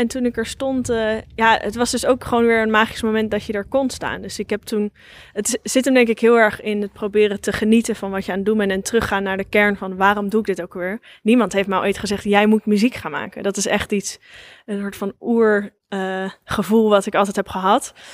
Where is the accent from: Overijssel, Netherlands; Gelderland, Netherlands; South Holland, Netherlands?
South Holland, Netherlands; The Hague; Ik ben een altfolkartiest uit Den Haag.